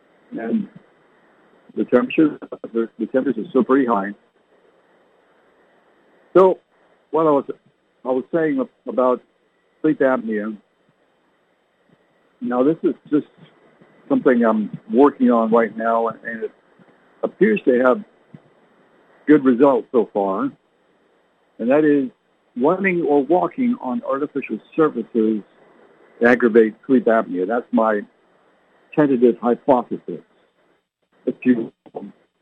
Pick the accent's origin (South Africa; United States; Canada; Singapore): Canada; I slipped on ice living in Canada. I grew up in Canada.